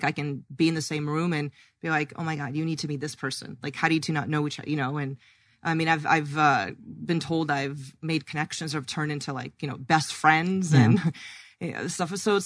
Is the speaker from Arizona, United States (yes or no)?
yes; Arizona, United States; when I tell people I'm from Arizona, they're like, oh, do you live in Scottsdale? I'm like, yeah.